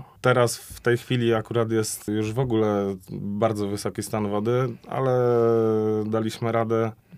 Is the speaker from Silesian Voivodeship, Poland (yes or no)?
no; Buczek, Łódź Voivodeship, Poland; ogólnie pochodzimy z miejscowości Buczek, przez którą przepływa bardzo mała jest rzeka Końska, po której nikt nie pływa kajakami.